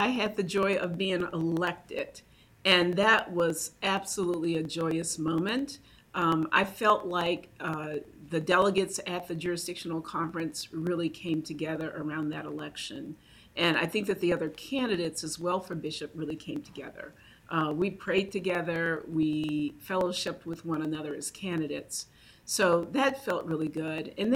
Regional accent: Austin, Texas, United States; I grew up in Austin, Texas. I am the oldest girl.

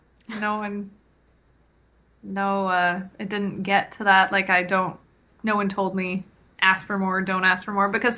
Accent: Kingston, Ontario, Canada; Because I'm from Kingston.

